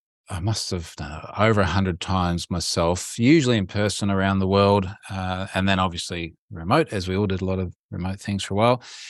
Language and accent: English; Australia; I'm Australian, as you can probably hear.